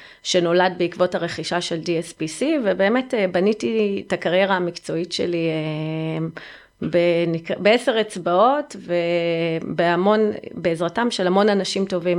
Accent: United States; moved away as an adult; now in Israel; אני סיימתי ללמוד באוניברסיטה, אני גדלתי בארצות הברית, ובאתי לשרת בצבא

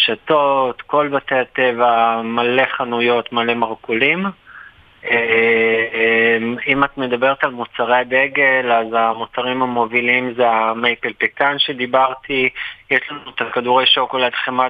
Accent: Tel Aviv, Tel Aviv District, Israel; אז אנחנו תל אביבים

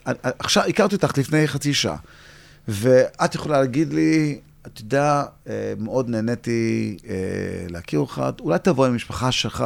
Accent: United States; גדלתי בארצות הברית, אבא שלי צעק עליי בעברית כל החיים שלי, אז למדתי עברית, גם הייתי בבית ספר יהודי

